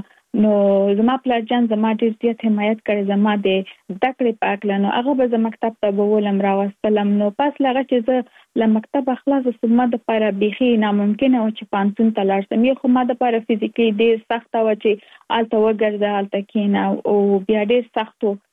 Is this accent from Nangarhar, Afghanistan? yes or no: no; Kabul, Afghanistan; now in United States; زه اف کورس د افغانستان یم. په افغانستان کې زیږیدلې، کومریس تک مې په افغانستان په کابل کې تر سره کړې دي او وروسته لاغه تک مونږ ټول چې یو مسافر شوم په امریکا کې اوس په ورجینیا ایالت کې ژوند کوم.